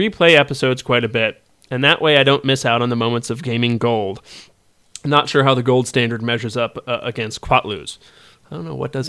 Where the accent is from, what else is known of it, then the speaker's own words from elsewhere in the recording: United Kingdom; now in St. Catharines, Canada; I'm a Brit who married a Canadian girl, and although our family migrated to St. Catharines, my job didn't.